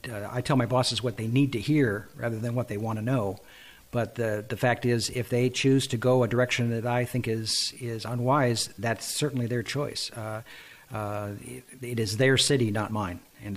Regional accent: Oregon, United States; So, and I'm obviously from Oregon.

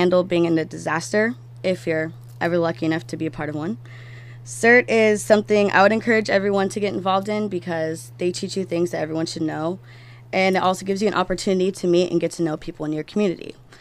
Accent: Marysville, Washington, United States; I'm from Marysville, Washington.

